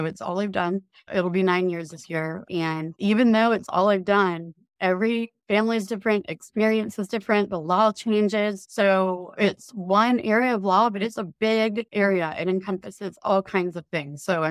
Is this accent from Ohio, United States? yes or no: no; Houston, Texas, United States; also born or lived in Arkansas; So I'm from Arkansas, but I was raised in the Houston area. And as you mentioned, I went to Texas A&M and then I came back home to Houston to go to law school.